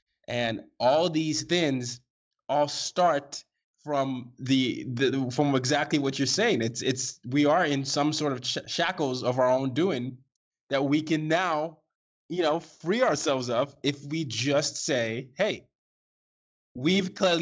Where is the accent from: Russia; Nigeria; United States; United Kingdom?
Nigeria; because I've been lucky enough to know where I'm from, being Nigerian and tracing my history there.